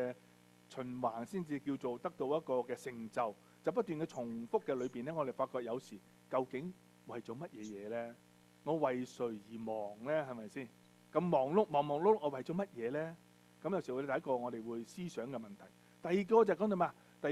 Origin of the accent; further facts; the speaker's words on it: China; 係所以其實係可能並唔係好似我哋中國人講話人死如燈滅咁啦嚇。